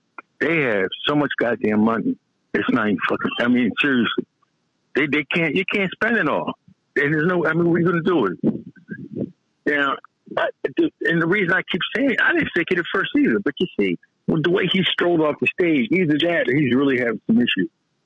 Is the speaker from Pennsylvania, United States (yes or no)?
yes; Philadelphia, Pennsylvania, United States; I just know because I'm not from West Philly, but I'm from the same city.